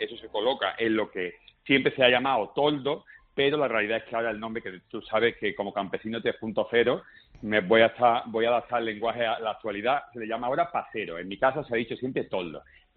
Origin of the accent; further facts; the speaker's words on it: Andalusia, Spain; ahora te voy a contar una cosa que sí que es curiosa y que pasa en mi pueblo. ¿Sabías que es que en Málaga existe una especie de lenguaje parecido al silbo canario?